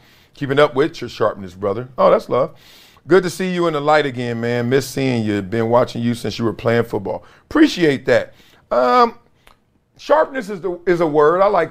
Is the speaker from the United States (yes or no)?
yes; Brooklyn, New York, United States; I'm from Brooklyn.